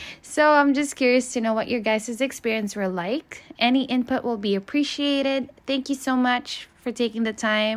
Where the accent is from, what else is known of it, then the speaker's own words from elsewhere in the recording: Chino Hills, California, United States; I'm from Chino Hills, California.